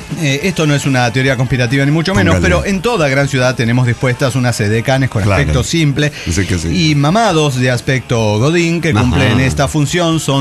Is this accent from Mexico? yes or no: yes; Mexico City, Mexico; Soy originario del DF. Ahora Ciudad de México